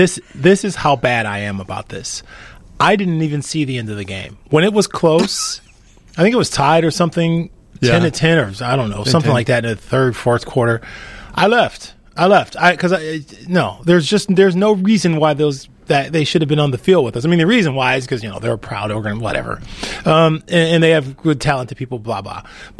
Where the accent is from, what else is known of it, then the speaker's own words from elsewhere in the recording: Cleveland, Ohio, United States; also born or lived in Pittsburgh; I lived in Pittsburgh for 8 years, and I'm from Cleveland.